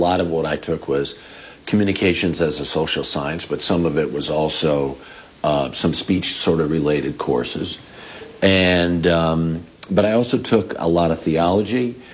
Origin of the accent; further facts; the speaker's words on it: Illinois, United States; So I grew up just south of Chicago. There's a couple of Dutch enclaves.